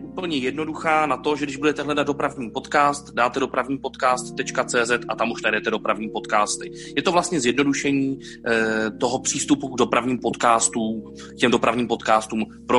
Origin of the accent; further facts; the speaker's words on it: Prague, Czechia; že nás, pražské lidi, teď mimo Prahu všichni zaklínají